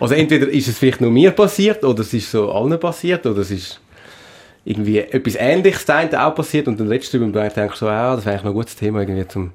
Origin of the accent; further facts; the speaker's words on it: Switzerland; accent: Swiss German; Ich rede Schweizerdeutsch und dann gefunden, let's go, wir machen mal schweizerdeutsche Musik.